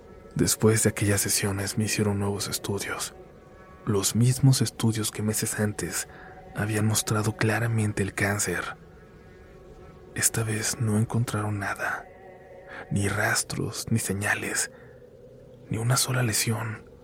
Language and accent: Spanish; Hidalgo, Mexico; Soy del estado de Hidalgo